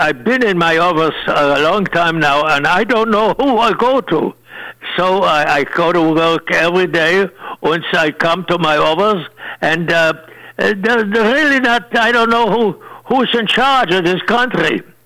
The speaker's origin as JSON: {"language": "English", "region": "Vienna", "country": "Austria", "said": "As I said before, I was not from Germany. I was from Vienna."}